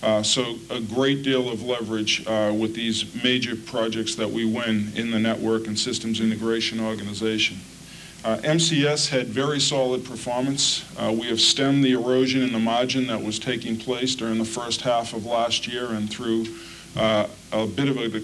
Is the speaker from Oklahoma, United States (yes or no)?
no; Boston, Massachusetts, United States; I wasn't born here. I'm a Bostonian.